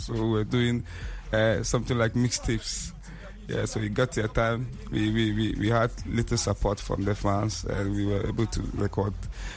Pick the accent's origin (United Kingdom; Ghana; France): Ghana; Tamale, Northern Region; Yes, I was born and raised in Tamale, Zogbele to be precise. I'm a rapper, so I do hip life music. I rap in Dagbani and English.